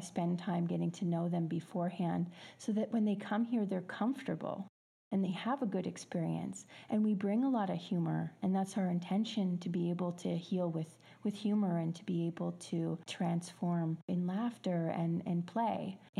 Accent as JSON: {"language": "English", "country": "Canada", "moved": "as an adult", "lives_now": "Costa Rica", "said": "I'm Canadian, and I've been living here in Costa Rica now for 10 years."}